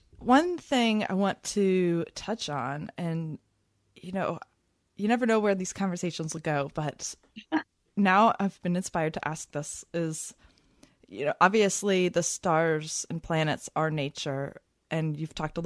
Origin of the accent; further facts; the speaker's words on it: New York City, New York, United States; also born or lived in Maryland; I grew up part time in New York City and part time in like, on the Chesapeake Bay in Maryland.